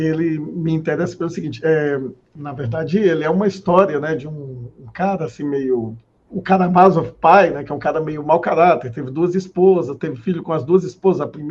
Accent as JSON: {"language": "Portuguese", "region": "Northeast Region", "country": "Brazil", "said": "eu sou um bom garfo, como nordestino"}